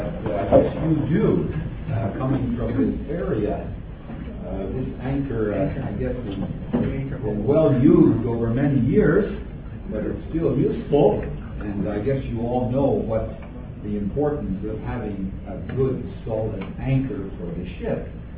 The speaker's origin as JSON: {"language": "English", "town": "Ottawa", "region": "Ontario", "country": "Canada", "said": "I come from Ottawa"}